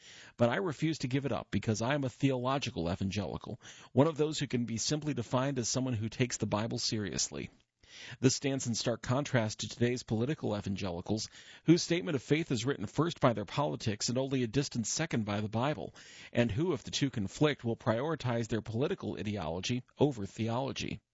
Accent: Canada; now in United States; I'm also an evangelical Christian, and I'm Canadian

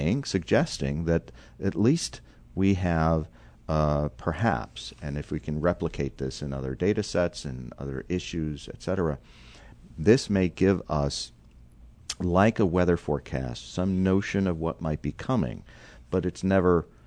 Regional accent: Illinois, United States; I grew up in Northern Illinois and watched the TV weather guy on Channel 2.

